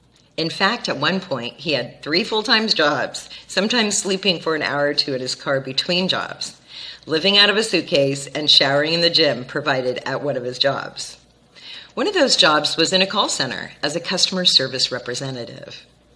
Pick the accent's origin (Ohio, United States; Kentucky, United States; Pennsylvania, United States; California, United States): California, United States; Laguna Beach; Tom's mission included my hometown of Laguna Beach. So it's possible that he rode his bike past my childhood home.